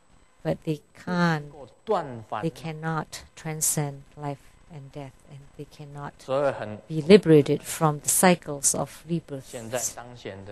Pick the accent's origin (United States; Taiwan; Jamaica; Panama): Taiwan; Like the president of my home country, Taiwan, President Ma, he's also full of a lot of troubles.